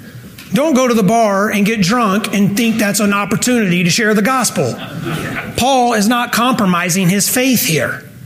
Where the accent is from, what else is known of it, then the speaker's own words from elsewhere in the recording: Southern United States, United States; We're both from the South. Her family is still in the South.